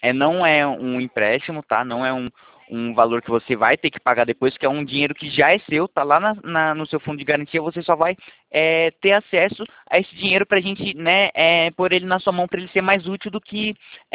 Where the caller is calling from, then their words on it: Itatiba, São Paulo, Brazil; meu escritório fica aqui no interior de São Paulo, na cidade de Itatiba, tá bom?